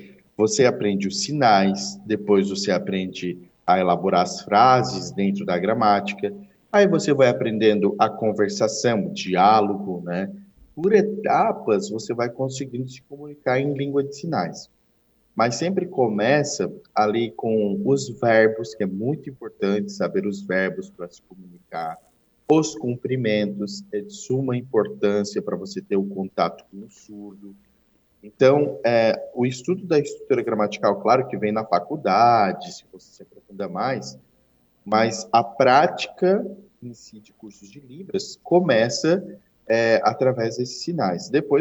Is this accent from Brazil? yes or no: yes; Criciúma, Santa Catarina, Brazil; now in Sombrio, Brazil; que eu moro em Sombrio hoje, né? Uhum. Sou natural de Criciúma.